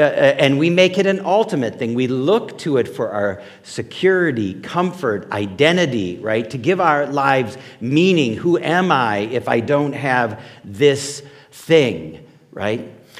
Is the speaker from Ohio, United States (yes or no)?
yes; Cleveland, Ohio, United States; And I was talking to a guy, and he's in Pittsburgh, and he found out I was from Cleveland, and he swore at me and hung up.